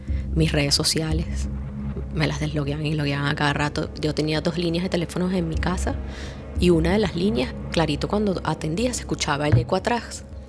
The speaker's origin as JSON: {"language": "Spanish", "country": "Venezuela", "said": "desde que yo salí de Venezuela"}